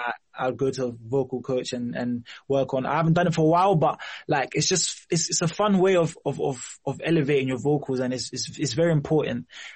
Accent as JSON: {"language": "English", "country": "Zimbabwe"}